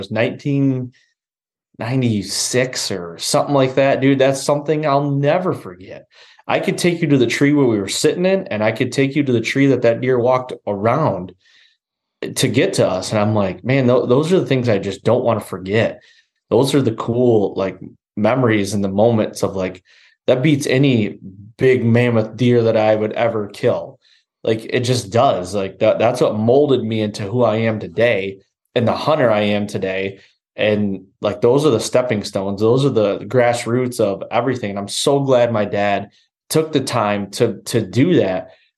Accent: Michigan, United States; I'm so glad that I grew up here in Michigan.

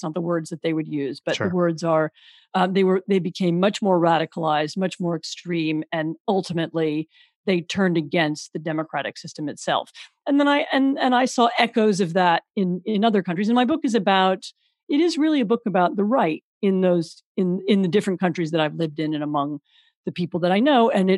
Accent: Washington, District of Columbia, United States; also born or lived in Poland; I'm American. I grew up in Washington, D.C. But after I graduated from college, I moved to Europe first to study and then to become originally freelance and then later full-time journalist based in Poland.

